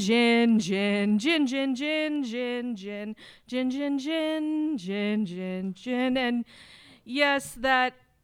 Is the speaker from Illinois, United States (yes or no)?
yes; Chicago, Illinois, United States; I'm from Chicago, after all. My dad attempted to take me to the first night game at Wrigley Field when I was 2 weeks old, a move my mother vetoed.